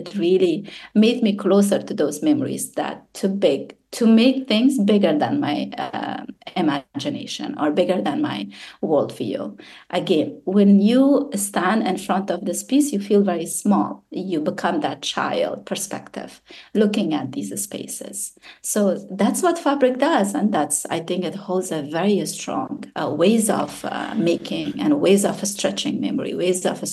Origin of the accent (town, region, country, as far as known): Afghanistan; born or raised there